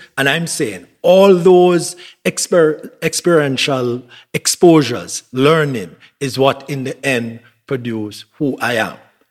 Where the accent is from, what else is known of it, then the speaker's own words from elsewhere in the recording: Springfield, Saint Elizabeth, Jamaica; So I'm from Springfield, St. Elizabeth. This is in the north of St. Elizabeth.